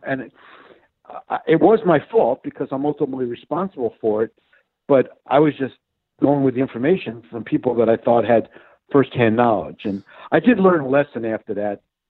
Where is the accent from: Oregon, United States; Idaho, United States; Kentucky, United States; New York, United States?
New York, United States; now in Dallas, United States; But the fact that I came directly from New York, I had no allegiance to the Cowboys.